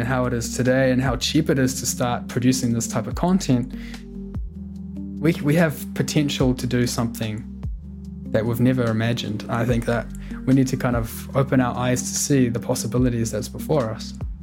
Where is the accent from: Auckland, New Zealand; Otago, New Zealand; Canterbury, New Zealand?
Auckland, New Zealand; also born or lived in New Plymouth; I grew up in Auckland and New Plymouth, New Zealand, and I had a loving family. In fact, when I was 1 year old, my parents split, and I lived with my stepfather and my mother and two siblings.